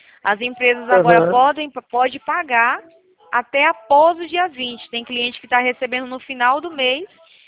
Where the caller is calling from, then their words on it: Campinas, São Paulo, Brazil; Aqui de Campinas, São Paulo